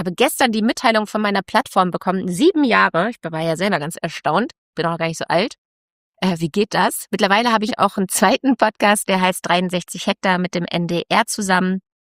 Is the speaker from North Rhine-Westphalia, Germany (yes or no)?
no; Ditterke, Lower Saxony, Germany; da, wo ich aufgewachsen bin, in Ditterke, das ist ja so 15 Kilometer vom Hannover Hauptbahnhof entfernt.